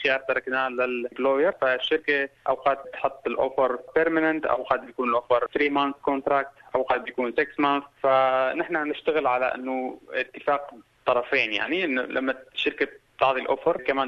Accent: Syria; moved away as an adult; now in Australia; انا جيت من سوريا ب 2015، وصلت لاستراليا.

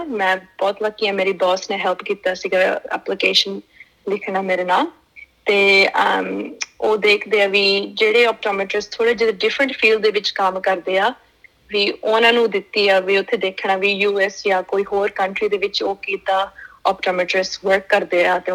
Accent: Griffith, New South Wales, Australia; also born or lived in New Zealand; ਮੈਂ ਨਿਊਜ਼ੀਲੈਂਡ ਦੇ ਵਿੱਚ ਬੋਰਨ ਸੀਗੀ, ਤੇ ਜਦੋਂ ਮੈਂ 1 ਸਾਲ ਦੀ ਸੀਗੀ ਮੇਰੀ ਫੈਮਿਲੀ ਆਸਟ੍ਰੇਲੀਆ ਮੂਵ ਹੋ ਗਈ ਸੀਗੀ, ਤੇ ਆਸਟ੍ਰੇਲੀਆ ਮੂਵ ਹੋਏ ਬਿਕਾਜ਼ ਮੇਰੇ ਡੈਡ ਨੂੰ ਪਹਿਲਾਂ ਤੋਂ ਖੇਤੀ ਦਾ ਬਹੁਤ ਸ਼ੌਂਕ ਸੀਗਾ, ਤੇ ਮੇਰੇ ਭੂਆ ਜੀ ਪਹਿਲੀ ਮੂਵ ਹੋ ਗਏ ਸੀਗੇ ਇੱਕ ਛੋਟਾ ਜਿਹਾ ਪਿੰਡ ਜਿਹੜਾ ਨਾਂ ਹੈਗਾ ਗ੍ਰਿਫਿਥ

